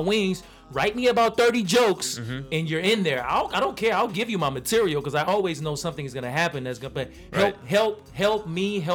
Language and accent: English; New York, United States; also born or lived in Monrovia, Liberia / Washington, D.C.; now in Minnesota, United States; Is Monrovia, Liberia, West Africa, and then I grew up in New York, D.C.